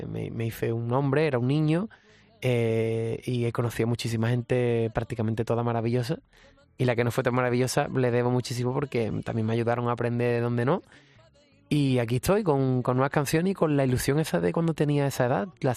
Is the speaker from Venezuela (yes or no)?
no; Rota, Andalusia, Spain; Yo veía a la gente disfrazada cantando por la calle, por mi pueblo, por Cádiz, por Rota, y yo me quedaba enamorado.